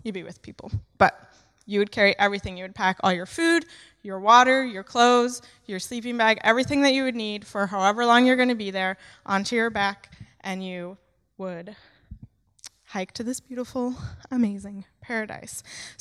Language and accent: English; Arizona, United States; If you don't know what part of America I am from, I'm from the western side of the states, from a place called Arizona.